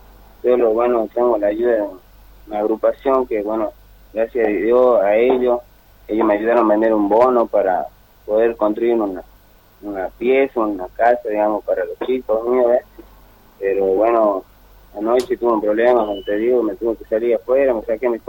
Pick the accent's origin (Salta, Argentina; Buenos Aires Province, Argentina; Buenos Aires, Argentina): Salta, Argentina; Tartagal; yo también soy de Tartagal.